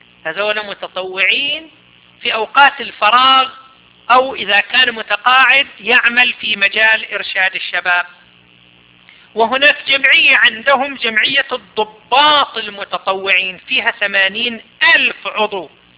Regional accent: Saudi Arabia; مثلا عندنا في السعودية، سنة 2005

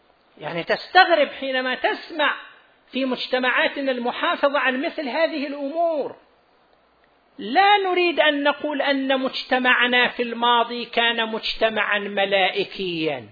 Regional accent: Saudi Arabia; بلد مثل بلدنا المملكة العربية السعودية

